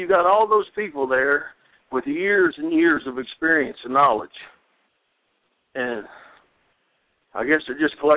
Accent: Tennessee, United States; So, I grew up here in East Tennessee.

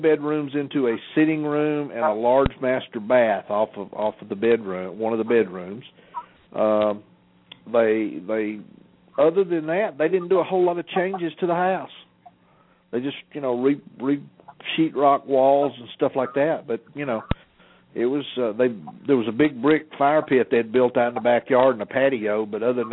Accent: Atlanta, Georgia, United States; Oh, listen, I grew up in Atlanta. I grew up in a part of Atlanta called Cabbage Town. That's where my church is now. I mean, my church is two blocks from the house I grew up in, and it's a mill village.

